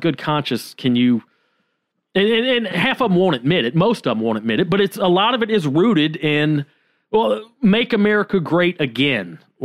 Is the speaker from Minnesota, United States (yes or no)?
no; Georgia, United States; moved away; I haven't lived in Georgia in 8 years. I haven't lived in my hometown in about 12. So I don't really have a lot of contact with people that I grew up with.